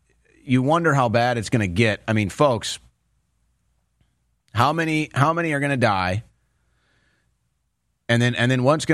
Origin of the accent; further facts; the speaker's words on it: United States; It's really embarrassing, to be honest, as an American.